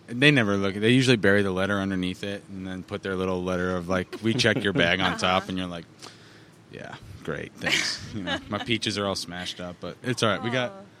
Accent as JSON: {"language": "English", "town": "Rochester", "region": "New York", "country": "United States", "tie": "born or raised there", "said": "I grew up in Rochester, so I take wings really seriously."}